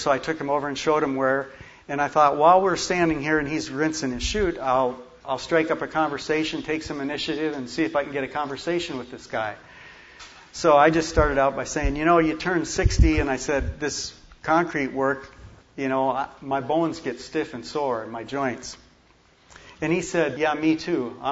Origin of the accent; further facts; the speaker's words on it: Minnesota, United States; I grew up in South Central Minnesota in a small town, and I believed in God growing up.